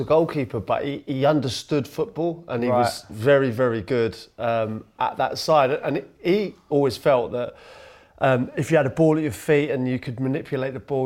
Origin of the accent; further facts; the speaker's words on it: Macclesfield, North West England, United Kingdom; born there; also born or lived in Singapore; Mum was from Manchester. Mum and dad met in Manchester. My dad's from London. So I was born in Macclesfield. I was a journeyman from an early age. Went to Singapore.